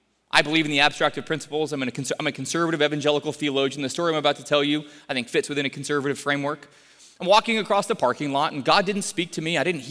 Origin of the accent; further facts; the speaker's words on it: Littleton, Colorado, United States; I grew up in Littleton, Colorado. I grew up in what you would call a post-Christian secular home.